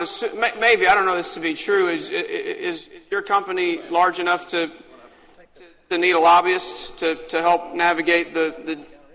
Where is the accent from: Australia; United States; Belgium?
United States; Columbia, Missouri; also born or lived in Joplin; I'm from Boone, Columbia. I was born in Joplin.